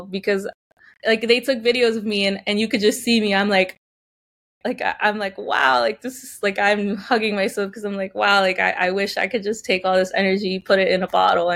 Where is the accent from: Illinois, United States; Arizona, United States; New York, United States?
New York, United States; Bronx; The Bronx is great. I love the Bronx. I'm also from the Bronx. So just being in that borough is like beautiful.